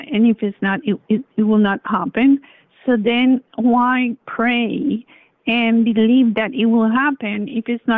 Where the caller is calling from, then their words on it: Brooklyn, New York, United States; I'm calling from Brooklyn, New York.